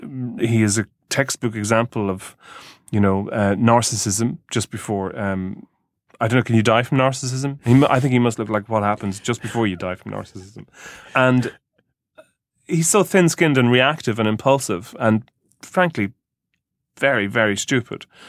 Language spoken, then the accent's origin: English; Ireland; growing up in Ireland